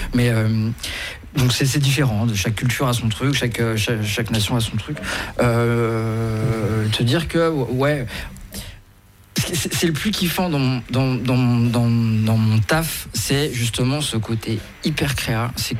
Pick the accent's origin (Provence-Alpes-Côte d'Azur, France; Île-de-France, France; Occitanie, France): Île-de-France, France; Paris; Moi, d'où je viens, je suis parisien.